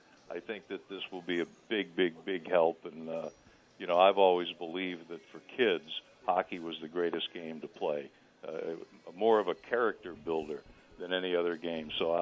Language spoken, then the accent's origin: English; Detroit, Michigan, United States; I said, I grew up in Detroit. And they said, well, that's quite a hockey town. I said, yeah, but when I was a kid and I played hockey, we had the Olympia and one other indoor rink in Detroit